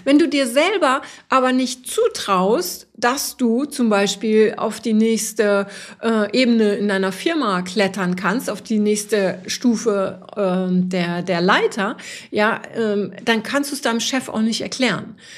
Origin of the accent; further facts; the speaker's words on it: Lower Saxony, Germany; ich komme aus Friesland, für mich ist jeder Hügel ist ein Berg, ein wirklicher Berg. Ich komme vom Plattenland.